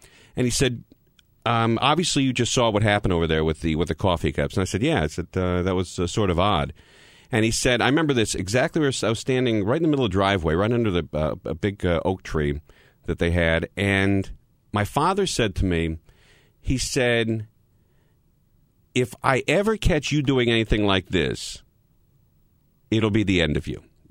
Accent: California, United States; I was coming from California where people were a little more open to, you know, talking about race and interacting with other races.

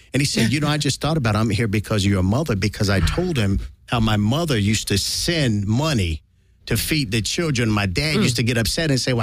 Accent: Tucson, Arizona, United States; Yes, yes, because I'm from Tucson, Arizona.

